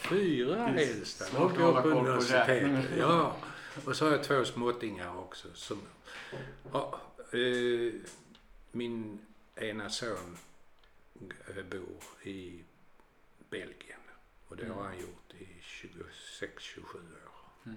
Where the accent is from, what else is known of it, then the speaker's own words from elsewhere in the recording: Skåne, Sweden; now in Skogås, Sweden; Jag är uppvuxen i Skåne, men det hörs väl. Men jag har inte bott i Skåne sedan 1968. Så du förstår ni att jag är lite äldre också. Jag är 76 år.